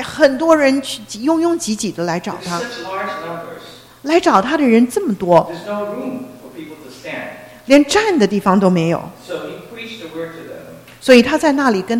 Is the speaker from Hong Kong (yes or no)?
no; Ontario, Canada; also born or lived in Taiwan; 我是在台湾出生的。 我九岁的时候搬到加拿大。在安大略省的南边，靠近多伦多。